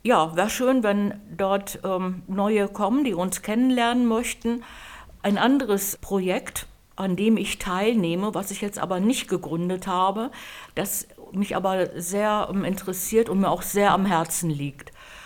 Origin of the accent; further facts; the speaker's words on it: Kronprinzenkoog, Schleswig-Holstein, Germany; ich komme aus Kronprinzenkoog und ich bin seit 2013 Seniortrainerin.